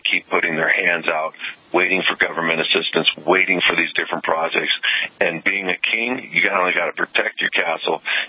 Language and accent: English; United States; I am an American.